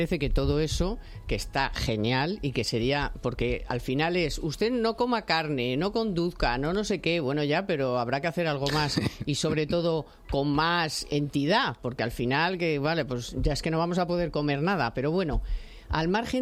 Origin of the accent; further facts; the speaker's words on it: Madrid, Community of Madrid, Spain; somos los madrileños que queremos entrar